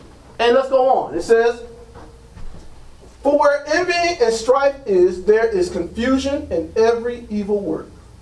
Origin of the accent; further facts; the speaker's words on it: Trenton, New Jersey, United States; I used to be that way. I'm from Trenton. Don't mess with me.